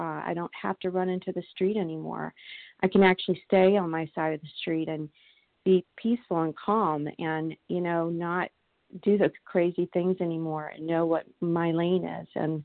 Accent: Wilmington, Delaware, United States; I'm from Wilmington, Delaware, newly recovered.

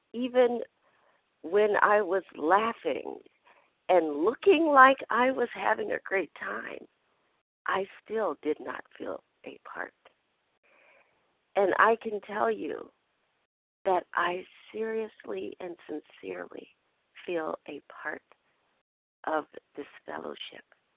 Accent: Minnesota, United States; from Minnesota.

